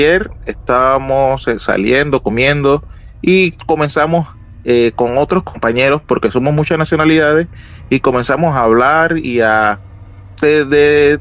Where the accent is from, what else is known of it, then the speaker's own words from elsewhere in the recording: Panama; Soy de Panamá.